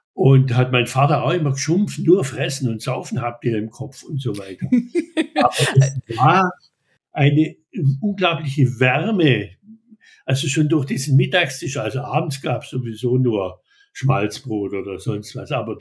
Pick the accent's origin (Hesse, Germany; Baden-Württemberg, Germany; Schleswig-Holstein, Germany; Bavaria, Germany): Baden-Württemberg, Germany; Schwäbisch Gmünd; ich komme aus Schwäbisch Gmünd und Württemberg ist ein protestantisches Land. Teilweise gnadenlos protestantisch.